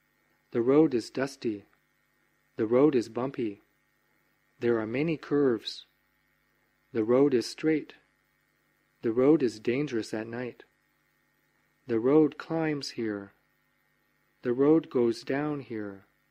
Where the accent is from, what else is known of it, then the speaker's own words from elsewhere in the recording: Luang Prabang Province, Laos; This is Luang Prabang province. My hometown is here. This is Nambak district.